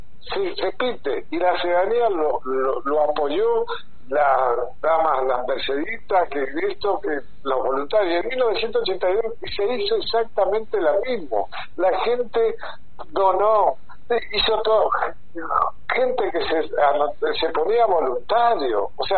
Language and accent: Spanish; Argentina; No existe otro país en América del Sur como Argentina.